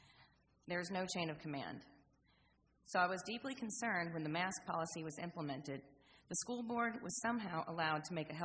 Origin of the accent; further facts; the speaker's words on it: Ormond Beach, Florida, United States; I'm from Ormond Beach.